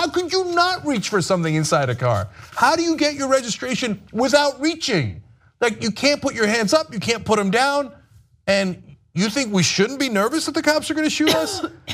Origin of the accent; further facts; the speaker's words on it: United States; I remember when I was growing up in America, and you could reach to get your registration